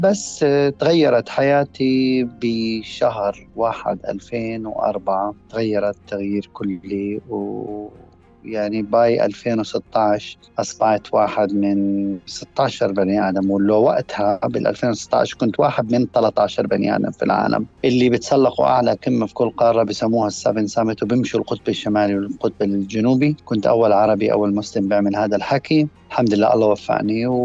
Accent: Amman Governorate, Jordan; also born or lived in Kuwait; أنا من مواليد الكويت لأب وأم فلسطينيين لاجئين في مخيم الوحدات في الأردن. قضيت يعني طفولتي في المخيم ودرست كمان في مدارس الوكالة،

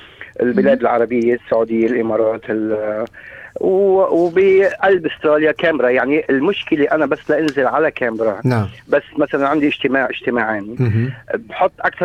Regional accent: Syria; وقلت لهم أنا سوري ما بيكل بورك

